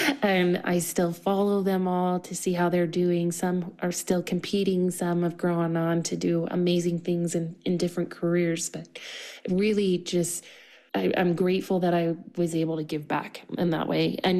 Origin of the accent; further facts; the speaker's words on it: Milwaukee, Wisconsin, United States; I grew up in Milwaukee, Wisconsin, and started figure skating because I wanted to be like my big sister